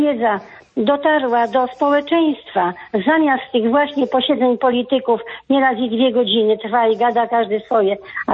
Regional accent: Łódź, Łódź Voivodeship, Poland; Ja jestem też z Łodzi

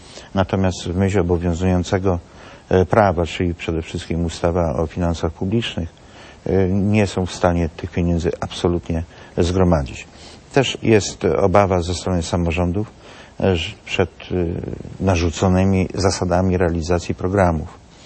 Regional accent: Subcarpathian Voivodeship, Poland; Bardzo brzydkie określenia tam u mnie na Podkarpaciu, tych zjawisk tak widocznych.

